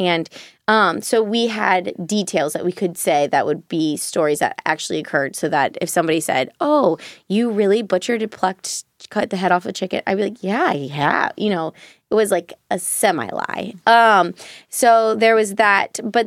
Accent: Cincinnati, Ohio, United States; So I grew up in Cincinnati, and I actually grew up close to the river at all points. I grew up in Anderson, and then my parents moved to Riverside Drive in Cincy.

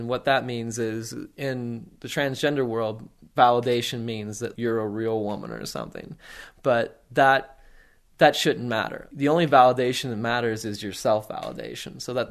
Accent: Germany; What really got me started was when I was a kid growing up in Germany, you know, military brat.

